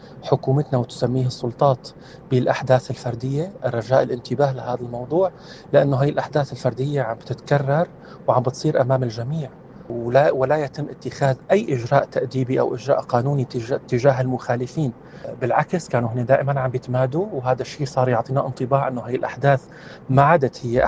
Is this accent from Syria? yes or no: yes; Syria; ونحن هون ما عم نحكي عن أنفسنا كمسيحيين، برجع بقول عم نحكي عن مواطنين سوريين، لأنه نحن كسوريين جميعا